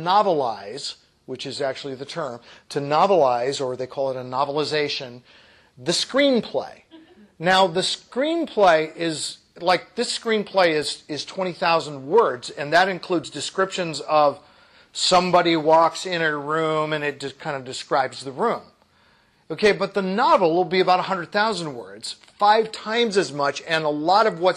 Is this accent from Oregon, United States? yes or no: yes; Oregon, United States; I'm born and raised in Oregon